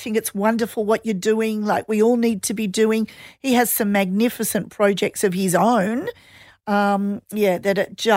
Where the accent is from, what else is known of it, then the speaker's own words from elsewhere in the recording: Australia; I'm from Australia